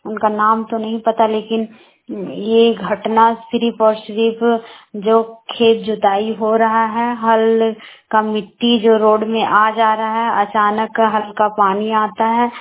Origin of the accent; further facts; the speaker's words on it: Barkagaon, Jharkhand, India; मैं बड़का गांव प्रखंड की रहने वाली हूँ।